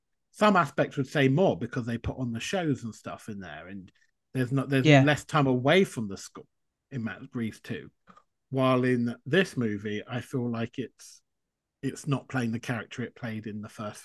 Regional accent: United Kingdom; And I think that's mainly because maybe we're British and we grew up with that as actual history

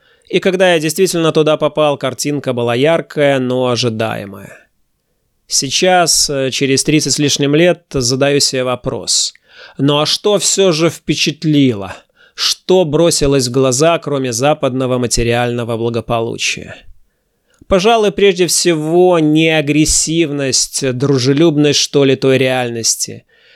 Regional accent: Mogilev Region, Belarus; мы, человек 15 из Могилевской области, поехали в город Дельменхорст, неподалеку от Бремена.

